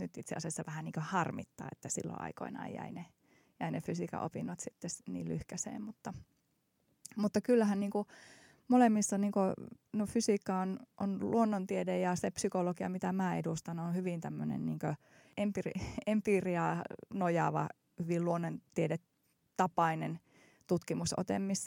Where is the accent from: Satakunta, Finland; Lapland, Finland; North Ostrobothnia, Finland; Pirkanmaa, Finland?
North Ostrobothnia, Finland; Oulu; No, mä oon syntynyt Oulussa ja käynyt Oulussa koulut